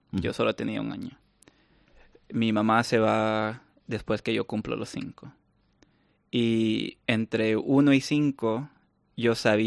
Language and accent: Spanish; El Salvador; de donde yo soy creo que es el tercer bosque de manglares más grande de Centroamérica